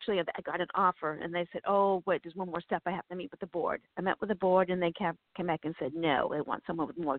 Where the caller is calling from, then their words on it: Virginia, United States; Virginia.